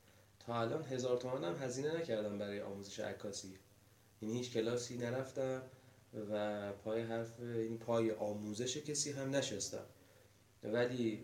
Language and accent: Persian; Borujerd, Lorestan, Iran; born there; من متولد، من در واقع متولد بروجردم، ولی به خاطر اینکه اون زمان جنگ بود و اون بیمارستانی که من توش به دنیا اومدم کلا تخریب شد با بمباران، شناسنامه منو از تهران گرفتن